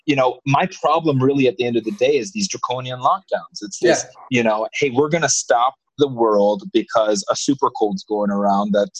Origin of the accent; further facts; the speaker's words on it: United States; Because, you know, I'm American. I'm American Filipino, so I'm also Filipino, guys.